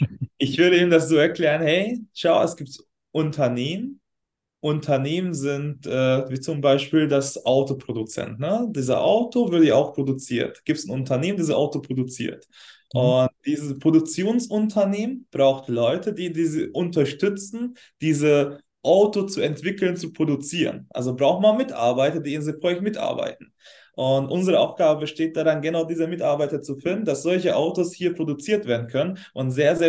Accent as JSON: {"language": "German", "country": "Hungary", "tie": "born or raised there", "said": "Ich komme ursprünglich aus Ungarn. Ich bin in Ungarn geboren und da auch aufgewachsen, unternehmerische Familie."}